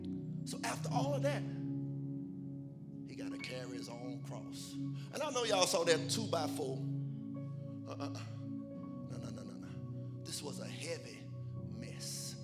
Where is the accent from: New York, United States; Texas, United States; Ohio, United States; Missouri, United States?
Texas, United States; Hutchins; I grew up in Hutchins, and it's a little country.